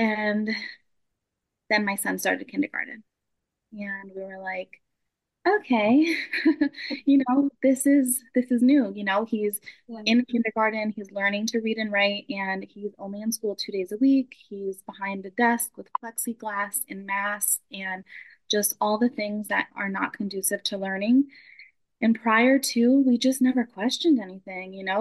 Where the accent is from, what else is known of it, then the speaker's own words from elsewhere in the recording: New York, United States; So we're from New York.